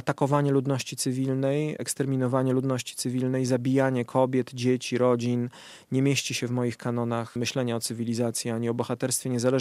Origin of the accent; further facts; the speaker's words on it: Podlaskie Voivodeship, Poland; Przecież ja jestem z Podlasia